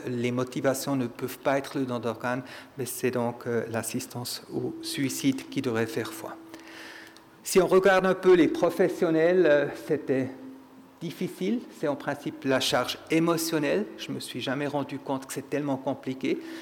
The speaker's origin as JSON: {"language": "French", "country": "Switzerland", "said": "Désolé, moi, je suis Suisse-Allemand, mais j'ai quand même une grand-mère neuchâteloise."}